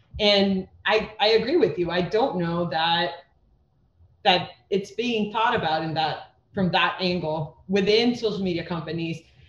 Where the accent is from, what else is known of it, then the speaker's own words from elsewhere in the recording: El Salvador; I am from El Salvador